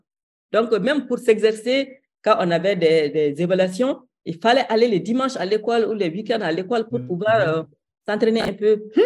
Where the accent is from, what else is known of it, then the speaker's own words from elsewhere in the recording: Bamako, Mali; j'ai vécu, je suis née au Mali, j'ai grandi au Mali, je me suis mariée au Mali